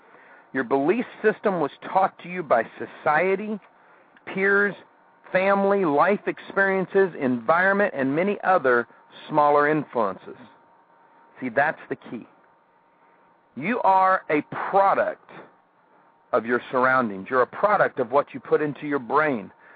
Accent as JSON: {"language": "English", "town": "Kansas City", "country": "United States", "tie": "born or raised there", "said": "You know, when I was growing up in Kansas City, we had a place called 12th Street."}